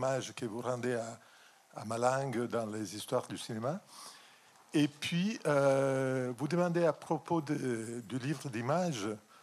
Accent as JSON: {"language": "French", "country": "Italy", "second_language": "French", "said": "Je suis italien"}